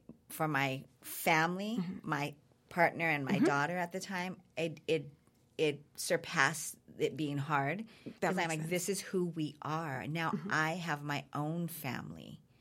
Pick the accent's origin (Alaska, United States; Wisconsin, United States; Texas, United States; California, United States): California, United States; Los Angeles; I was with her father, and her father, we were living, I'm from Los Angeles. Mm-hmm. We moved to Fresno to have her.